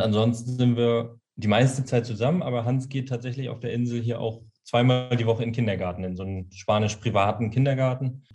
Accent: Wismar, Mecklenburg-Vorpommern, Germany; Genau, wir kommen aus Wismar, haben da unsere Base, unser Happy House

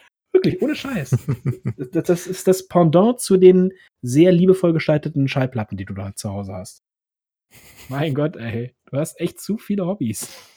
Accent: Berlin, Germany; Ich komme ja aus dem Osten, also Ost-Berlin. Und da bin ich auch im Kindergarten gewesen und alles.

